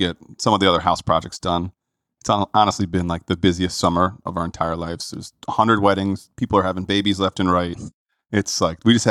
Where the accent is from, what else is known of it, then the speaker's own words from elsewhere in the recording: Dalton, Pennsylvania, United States; also born or lived in Old Forge; now in Clarks Summit, United States; born and raised in Dalton, Pennsylvania, right up the road here. Moved to Old Forge in my mid-20s and then back to Clark Summit with Jenny in the last coming up on three years now.